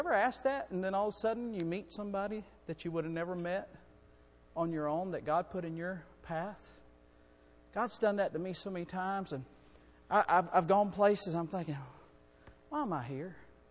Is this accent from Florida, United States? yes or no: yes; Florida, United States; We're from Florida.